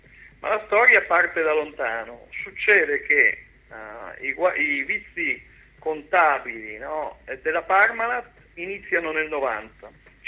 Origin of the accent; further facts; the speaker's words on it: Reggio Emilia, Emilia-Romagna, Italy; Io sono di Reggio